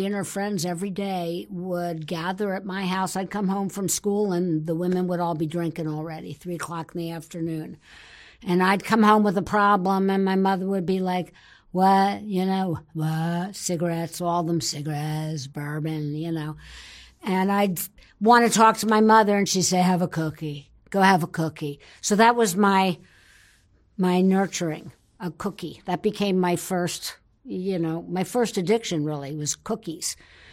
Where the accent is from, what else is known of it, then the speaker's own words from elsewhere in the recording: Cherry Hill, New Jersey, United States; I am originally from Cherry Hill, New Jersey, which is right outside of Philadelphia, which always confuses people that don't know geography.